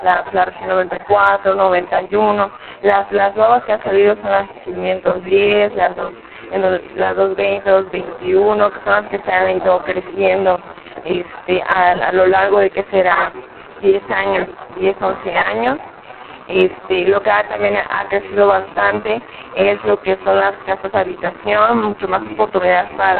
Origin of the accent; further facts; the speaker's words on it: Cancún, Quintana Roo, Mexico; tengo 21 años, nací aquí en Cancún, mis padres son originarios de Yucatán.